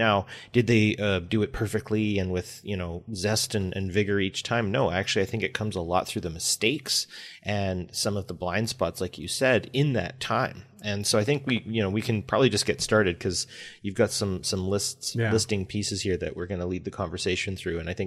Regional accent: Edmonton, Alberta, Canada; where I grew up in Edmonton, we have Churchill Square.

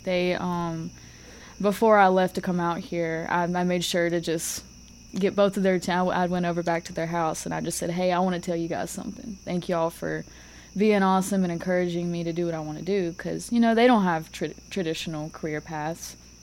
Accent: Starkville, Mississippi, United States; I'm actually born and raised here in Starkville.

